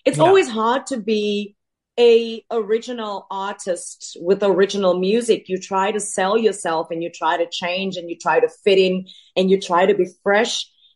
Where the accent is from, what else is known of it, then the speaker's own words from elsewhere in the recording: South Africa; I am not American. I am South African. Yeah. And I'm not just South African, but I'm a woman of color. I'm a colored woman from South Africa.